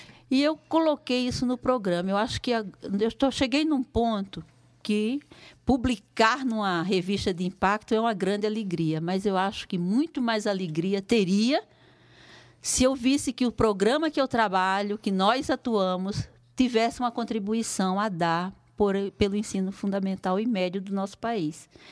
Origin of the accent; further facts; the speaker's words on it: João Pessoa, Paraíba, Brazil; Eu sou nordestina, sou originária de João Pessoa, Paraíba. Fiz toda a minha educação básica em escola pública.